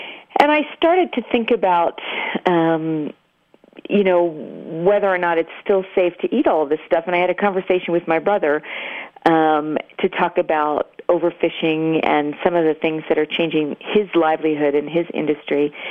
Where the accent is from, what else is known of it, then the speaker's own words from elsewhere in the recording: Rhode Island, United States; now in Santa Fe, United States; I am from Rhode Island originally. I live in Santa Fe now, but last week I was on vacation in Rhode Island where I grew up.